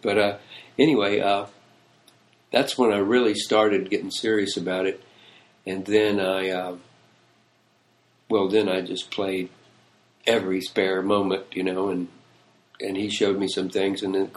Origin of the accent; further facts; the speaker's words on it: Memphis, Tennessee, United States